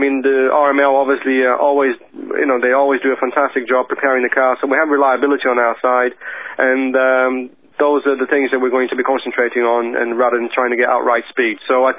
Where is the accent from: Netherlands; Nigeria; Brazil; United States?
Brazil; English is a second language; also born or lived in United Kingdom; this will be my very first race in my home country, which is very unusual.